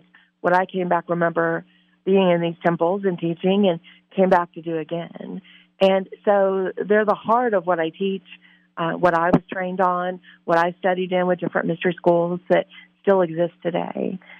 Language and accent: English; Louisiana, United States; I'm from Louisiana, love New Orleans.